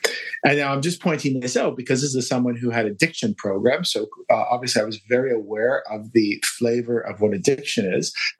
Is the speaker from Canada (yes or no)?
yes; Vancouver, British Columbia, Canada; moved away as an adult; now in London, United Kingdom; I'm from Vancouver and I moved to London and became an investment banker.